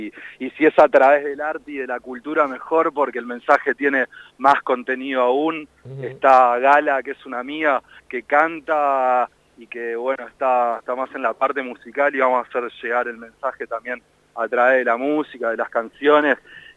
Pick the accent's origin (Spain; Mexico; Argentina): Argentina; La Plata, Buenos Aires Province; Mirá, yo soy del barrio de Tolosa, ahora estoy tomando un matecito acá al sol en Tolosa.